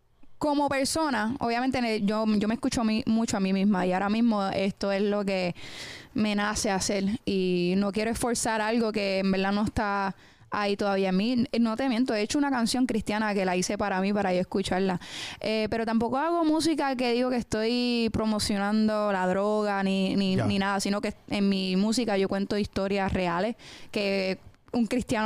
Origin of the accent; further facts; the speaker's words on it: Bayamón, Puerto Rico; yo soy nacida y criada en Bayamón, Puerto Rico. Se me nota en el acento de una.